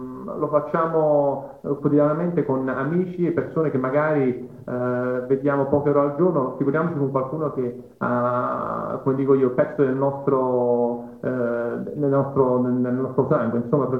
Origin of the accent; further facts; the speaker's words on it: Naples, Campania, Italy; Io sono napoletano, estremamente convinto